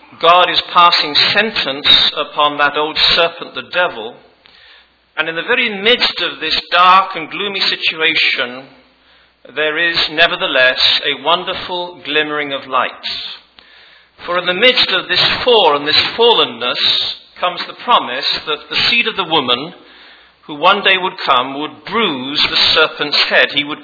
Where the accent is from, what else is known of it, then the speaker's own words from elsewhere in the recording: England, United Kingdom; accent: English; moved away as an adult; also born or lived in Virginia / North Carolina; now in South Carolina, United States; I'm not from Virginia or North Carolina, where I have lived, or South Carolina, where I do live, but from England. I've been here 15 years, and apparently, so they tell me, I still maintain my English accent.